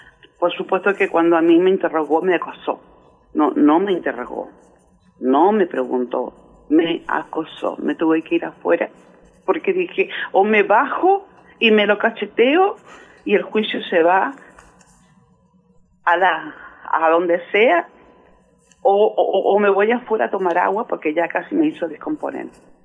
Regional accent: Luján, Buenos Aires Province, Argentina; y si no hacían una vaquita para que me viniera en taxi, porque yo soy de Luján

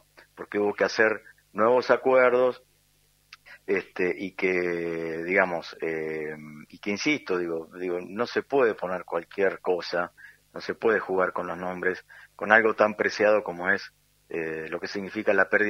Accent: La Plata, Buenos Aires Province, Argentina; imagínate, somos de La Plata.

